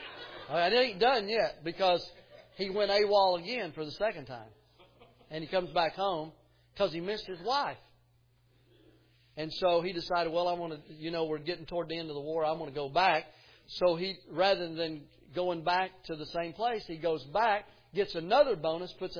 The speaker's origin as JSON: {"language": "English", "region": "Tennessee", "country": "United States", "said": "Now listen, I'm from Tennessee, and so you'd think, well, people from Tennessee are Confederate. But in that area of where I'm from, they were Union sympathizers because there was no slaves in our area at all."}